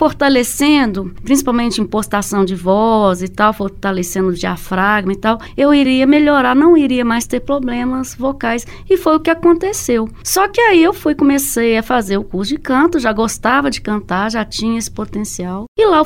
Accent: Betim, Minas Gerais, Brazil; Sou de Betim.

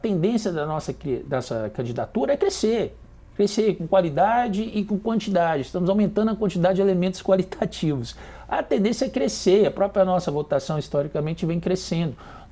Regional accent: Divinópolis, Minas Gerais, Brazil; Sou lá de Divinópolis

